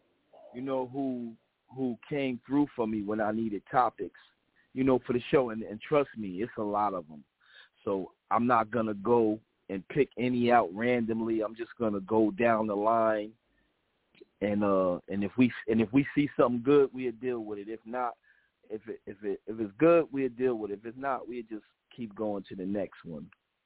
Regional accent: New Jersey, United States; I called the lady. I said, I'm from Passaic County. I don't know nothing about Mercer County.

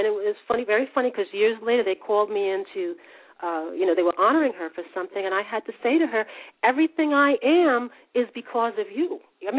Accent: Greenburgh, New York, United States; also born or lived in Yonkers; I was born in Yonkers, but I grew up in the town of Greenburg, which if you're in New York, you say Greenburg, and if you're outside of New York, you say White Plains, because that's the post office.

